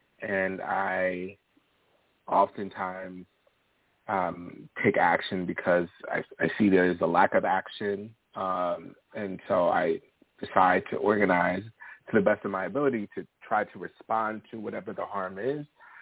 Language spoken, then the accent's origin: English; Philadelphia, Pennsylvania, United States; I'm from West Philly, grew up in West Philadelphia, born in Philly, and I am a writer.